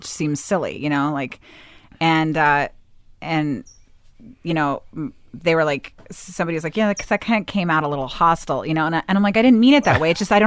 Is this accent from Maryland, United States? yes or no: yes; Bethesda, Maryland, United States; I grew up in Bethesda, Maryland.